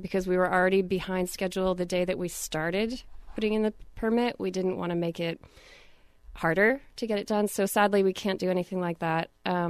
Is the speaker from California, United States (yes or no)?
yes; San Francisco, California, United States; now in Ashland, United States; I'm from San Francisco. That's where I spent most of the time.